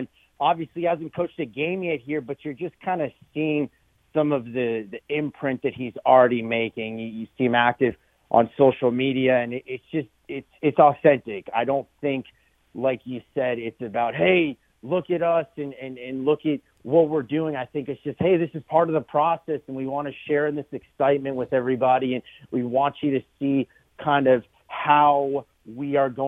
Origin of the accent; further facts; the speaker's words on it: Los Angeles, California, United States; So both my parents are born and raised in New York, but I grew up in LA.